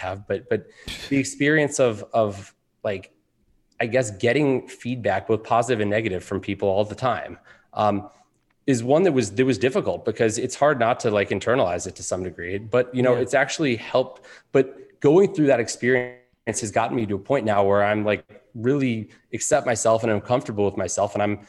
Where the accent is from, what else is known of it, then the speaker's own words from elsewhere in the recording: Alexandria, Virginia, United States; I am. I grew up in Alexandria, Virginia, went to T.C. Williams High School.